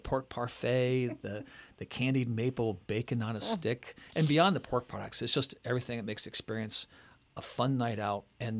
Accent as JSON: {"language": "English", "town": "Wooster", "region": "Ohio", "country": "United States", "tie": "born or raised there", "said": "Just sparklers on the lawn of my aunt and uncle in my hometown of Worcester, Ohio."}